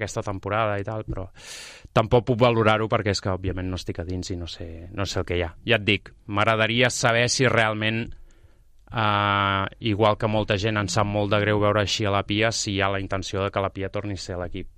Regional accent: Sabadell, Catalonia, Spain; Estaré pendent, òbviament, com a sabadellenc

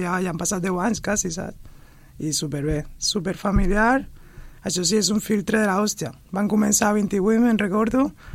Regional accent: Ecuador; jo des de petit, jo soc d'Equador, des de ben petit ja sempre m'ha cridat

